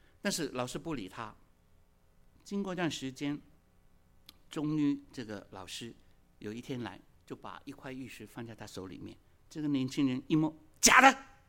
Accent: Hong Kong; 我记得小的时候在香港常听到很多的广告要我们认明商标，提防假冒。

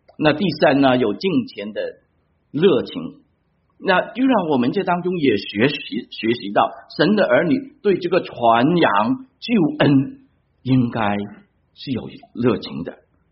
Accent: China; now in United States; 大家都知道从国内来的。

